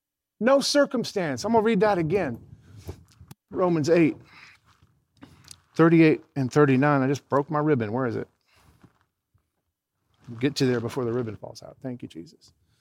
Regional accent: United States; I grew up in America. I grew up in Western Christianity.

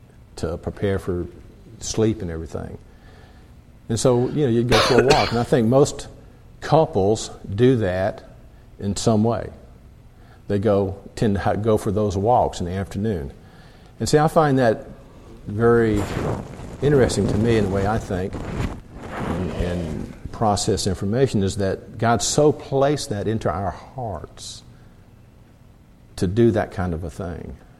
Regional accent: Florida, United States; Now, I grew up in Florida on the beaches, you know

